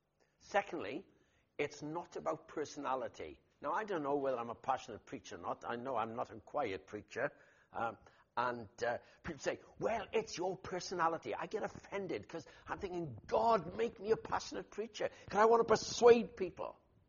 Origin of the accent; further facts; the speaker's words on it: Haverfordwest, Wales, United Kingdom; terrifying, Haverford West, if you know my hometown. And I was brought up as an Anglican